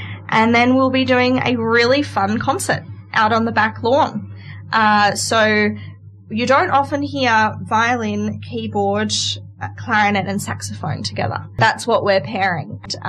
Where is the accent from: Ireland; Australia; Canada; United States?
Australia; Armidale, New South Wales; and here I was from Armidale.